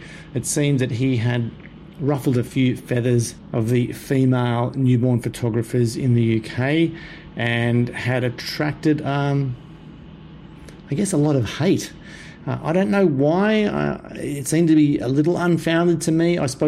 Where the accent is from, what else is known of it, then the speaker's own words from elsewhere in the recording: Australia; And even being an Aussie myself, I still love seeing the kangaroos.